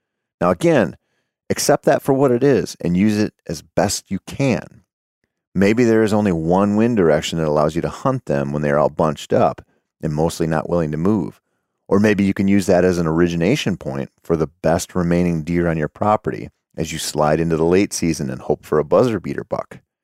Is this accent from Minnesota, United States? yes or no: yes; Minnesota, United States; during muzzleloader season here in my home state of Minnesota